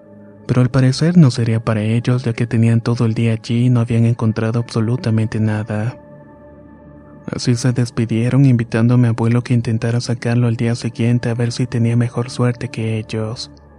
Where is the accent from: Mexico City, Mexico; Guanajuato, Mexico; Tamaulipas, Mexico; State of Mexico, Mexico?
Guanajuato, Mexico; me gustaría decir que soy originario de Guanajuato